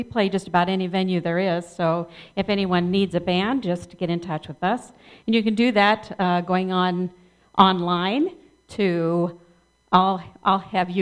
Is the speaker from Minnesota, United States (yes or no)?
yes; Rushford, Minnesota, United States; lead vocals and the doghouse bass. We're both from Rushford, Minnesota.